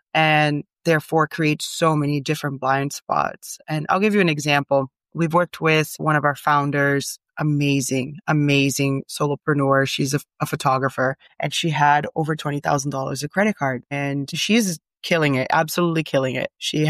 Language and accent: English; Brazil; English is a second language; now in United States; I'm an immigrant in America. I came from Brazil.